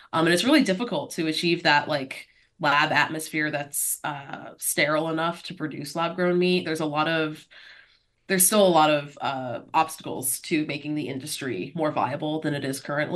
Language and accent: English; Miami, Florida, United States; especially in a place like Florida, where I'm a born and raised Floridian. I'm from Miami, and sea level rise is actively happening